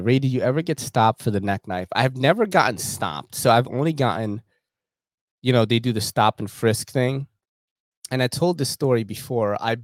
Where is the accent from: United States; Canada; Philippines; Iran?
Philippines; It's a good thing I'm not Japanese. I'm Filipino, you know?